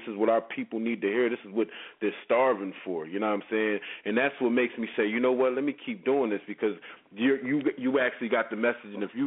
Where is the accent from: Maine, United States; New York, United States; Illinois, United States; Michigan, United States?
Michigan, United States; Detroit; also born or lived in San Diego; I come from California. I was born in San Diego, and that was the nicer part of it. But my grandpa died, and that's what caused us to move to Detroit, and I actually seen the other side.